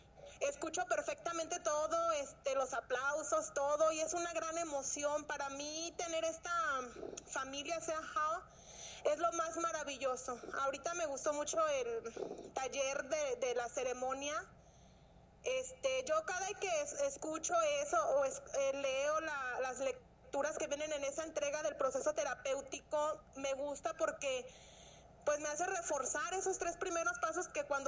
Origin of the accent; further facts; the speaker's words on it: León, Guanajuato, Mexico; Yo soy de León, Guanajuato, México.